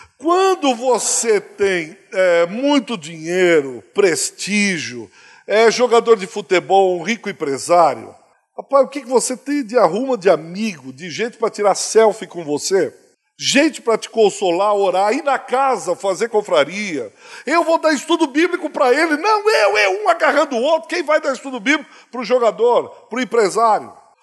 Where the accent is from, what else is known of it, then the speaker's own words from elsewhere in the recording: São Paulo, Brazil; Eu venho de São Paulo. Nós temos lá pequenos grupos que chamamos de confrarias.